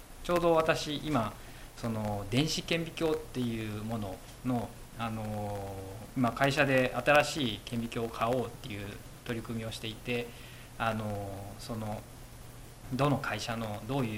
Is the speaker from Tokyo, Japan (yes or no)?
no; Hamamatsu, Shizuoka, Japan; もともとは私が生まれ育った浜松の集会に集っておられた兄弟姉妹で